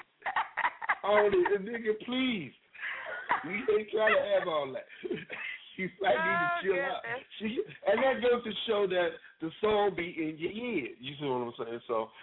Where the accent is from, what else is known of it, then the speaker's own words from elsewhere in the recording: Atlanta, Georgia, United States; I'm in Virginia right now. I'm from Atlanta, and I live in Atlanta.